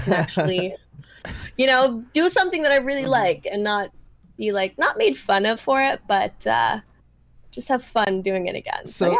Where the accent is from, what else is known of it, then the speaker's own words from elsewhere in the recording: Canada; I'm from Canada, yes. I'm from the north. And I most likely said something with a different O sound to it.